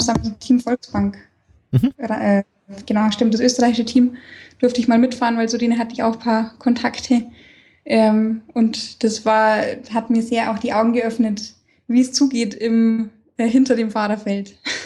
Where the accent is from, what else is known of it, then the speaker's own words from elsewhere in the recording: Passau, Bavaria, Germany; Passau, ich komme ja aus Passau, haben wir auch schon besprochen